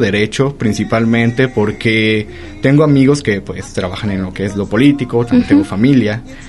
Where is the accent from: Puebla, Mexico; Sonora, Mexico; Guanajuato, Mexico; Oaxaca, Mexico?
Guanajuato, Mexico; León; also born or lived in Guadalajara / San Juan de los Lagos; now in Lagos de Moreno, Mexico; primero, pues nací en Guadalajara, Jalisco. Claro. Después me fui a vivir a San Juan de los Lagos, Jalisco también. Después me moví a León, Guanajuato.